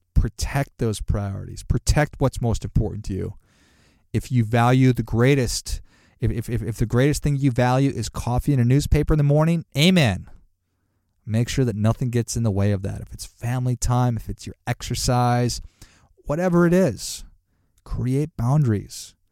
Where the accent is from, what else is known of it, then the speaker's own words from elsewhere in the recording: Duluth, Minnesota, United States; I grew up in Duluth, Minnesota, and our joke was, there's two seasons in Duluth, right?